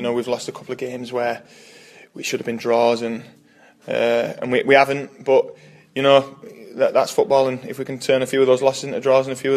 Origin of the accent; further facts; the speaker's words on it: Keighley, Yorkshire and the Humber, United Kingdom; I am from Keighley, yeah, just around the corner.